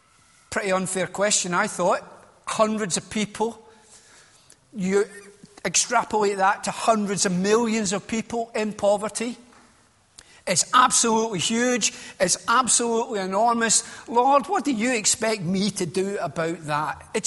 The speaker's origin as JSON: {"language": "English", "town": "Glasgow", "region": "Scotland", "country": "United Kingdom", "lives_now": "Witney, United Kingdom", "said": "As you can tell, I'm not from Slough. I'm actually from Whitney in West Oxfordshire. And that's fooled you, doesn't it? I'm only about an hour up the road this morning. Obviously, originally, I am from Glasgow."}